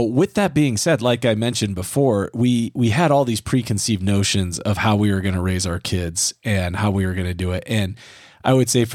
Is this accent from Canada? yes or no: no; Midwest, United States; I'm from the Midwest and May Day was a big deal. And I remember I moved out West and nobody had any idea.